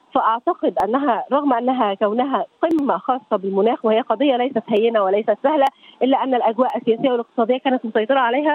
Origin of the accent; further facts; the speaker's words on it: Egypt; فإحنا كمصريين، نحن كمصريين نعيش اليوم بيوم